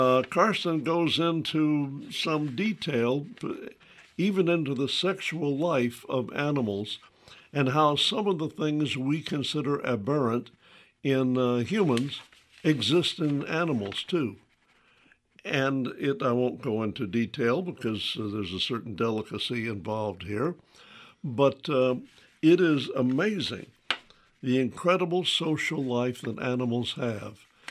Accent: the South, United States; but as a Southerner, I'm always alert to racism.

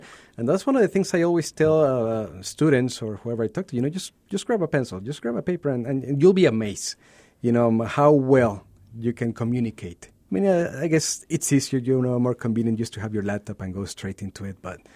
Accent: Mexico City, Mexico; I was born and raised in Mexico City, so that was very common.

